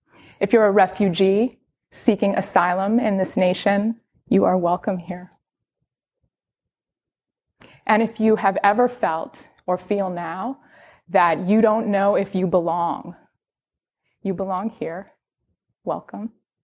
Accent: New York City, New York, United States; And I grew up in New York City, and I love it here.

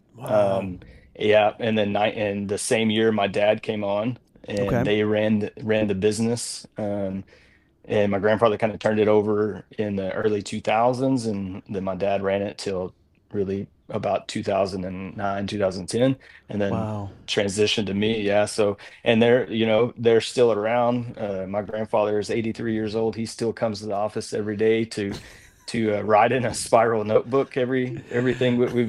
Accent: Texas, United States; I grew up in West Texas in a Southern Baptist home, was saved at a vacation Bible school at 10 years old.

